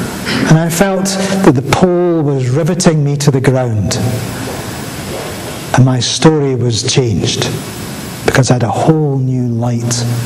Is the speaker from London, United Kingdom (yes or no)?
no; Scotland, United Kingdom; I have found myself telling lots of people, I'm Scottish.